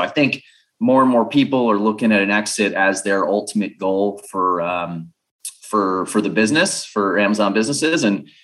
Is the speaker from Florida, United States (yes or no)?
yes; Florida, United States; moved away as an adult; now in Mexico City, Mexico; Born and raised in South Florida. I've been doing the digital nomad thing for about 10 years now. So I've been in Mexico. I'm currently in Ukraine.